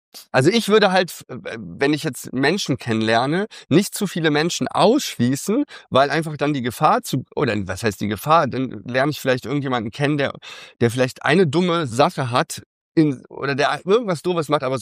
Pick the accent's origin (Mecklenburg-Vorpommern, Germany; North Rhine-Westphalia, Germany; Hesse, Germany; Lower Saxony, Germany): North Rhine-Westphalia, Germany; Cologne; Ich komme ja aus Köln, okay.